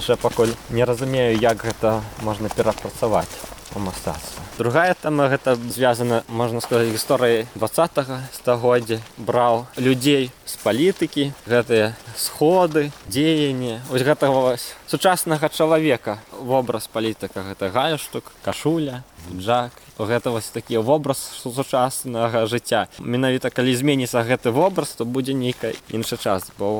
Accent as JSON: {"language": "Ukrainian", "country": "Belarus", "also_born_or_lived": "Moscow", "said": "Тоді тільки я зрозумів, хто я і відкуди я. Одразу так само зрозумів, що у мене є некий акцент, що я по-іншому розмовляю, по-іншому думаю. Ну тоді у мене такий національний вибух пройшов, що я тоді почав вельми так вивчити білоруською мову"}